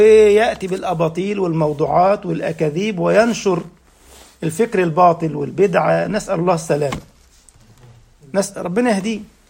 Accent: Egypt; بغدادي عندنا في مصر

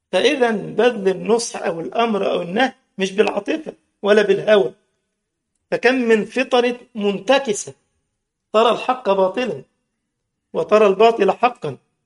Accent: Giza, Giza Governorate, Egypt; عندنا في الجيزة

